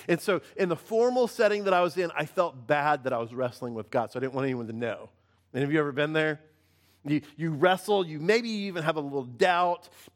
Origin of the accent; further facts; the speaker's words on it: the South, United States; because I grew up in the South and I had to dress up a little bit.